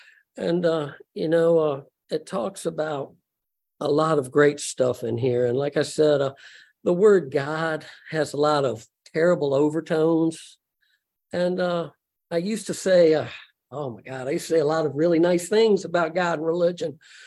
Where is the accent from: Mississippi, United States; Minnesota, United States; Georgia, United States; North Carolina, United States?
Mississippi, United States; Vicksburg; Now, I am a redneck from Vicksburg, Mississippi.